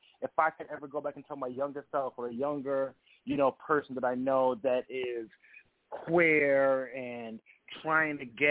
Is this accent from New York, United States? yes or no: yes; Brooklyn, New York, United States; now in Washington, United States; So I am a child of immigrant parents, from Jamaica immigrant parents, born in Brooklyn, New York, Flatbush, Brooklyn. Grew up in Brooklyn and all that good stuff. And relocated to D.C.